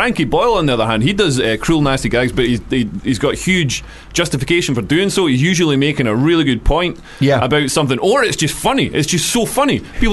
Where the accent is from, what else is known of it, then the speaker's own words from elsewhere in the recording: Scotland, United Kingdom; Near Dumfries.